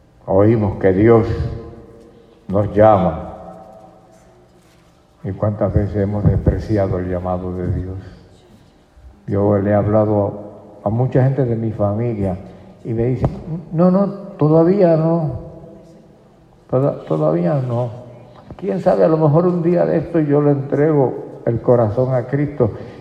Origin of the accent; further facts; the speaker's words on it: Puerto Rico; Nosotros, los que somos de Puerto Rico, tenemos también doble ciudadanía. Somos puertorriqueños y somos norteamericanos